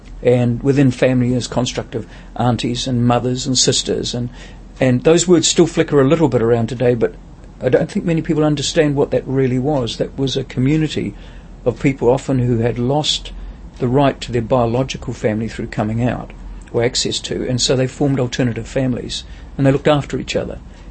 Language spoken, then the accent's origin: English; Pukeatua, Waikato, New Zealand; I grew up in Pukeatua, it was a little farming district.